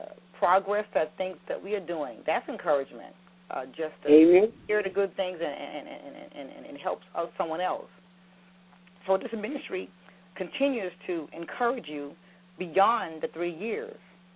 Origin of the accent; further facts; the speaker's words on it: South Carolina, United States; Didn't want to leave from my hometown because I missed all the fireworks and so forth. But it was a great time in South Carolina this weekend for the 4th of July weekend.